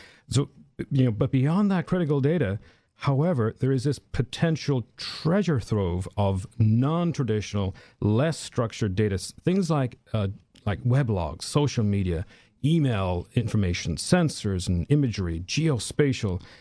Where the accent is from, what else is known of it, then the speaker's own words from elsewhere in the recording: Ireland; Well, I'm originally from Ireland.